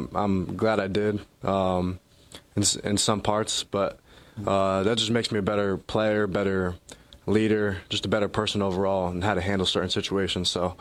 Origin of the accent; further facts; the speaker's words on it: Connecticut, United States; now in Madison, United States; I'm from Connecticut, so it's kind of the same weather-wise